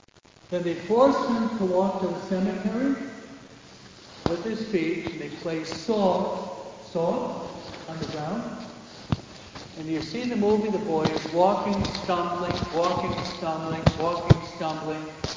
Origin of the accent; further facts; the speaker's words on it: Michigan, United States; born there; I was born in Michigan, okay? We call it Motown.